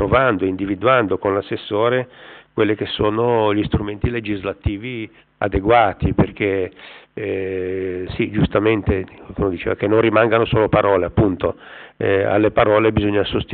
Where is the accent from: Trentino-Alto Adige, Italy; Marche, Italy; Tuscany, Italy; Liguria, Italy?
Liguria, Italy; Sestri; io sono di Sestri, conosco molto bene Multedo, conosco molto bene quella zona